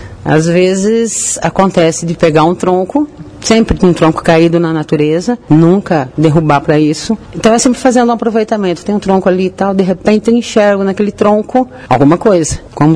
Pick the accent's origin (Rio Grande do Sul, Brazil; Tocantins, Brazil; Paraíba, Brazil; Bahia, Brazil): Tocantins, Brazil; Palmas; born there; Eu nasci aqui em Palmas, estive fora um bom tempo e retornei no ano passado para cá. Agora estou morando de novo aqui